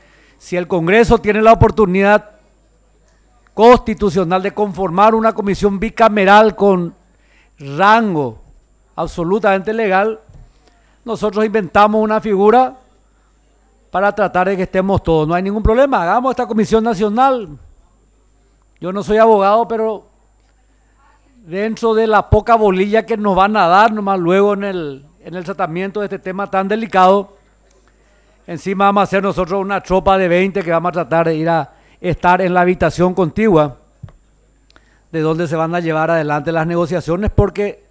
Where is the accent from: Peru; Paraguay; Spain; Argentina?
Paraguay; donde como paraguayo tengo el mismo interés que cada uno de nosotros y de cada uno de los 7 y pico millones de paraguayos